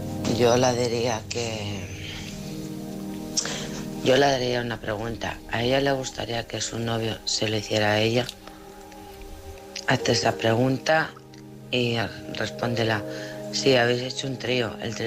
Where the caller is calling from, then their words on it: Alcorcón, Community of Madrid, Spain; de Alcorcón.